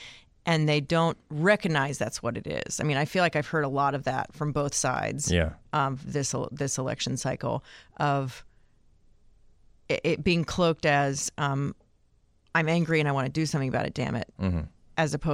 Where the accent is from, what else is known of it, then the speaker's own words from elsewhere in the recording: the South, United States; Yes, but I am from the South.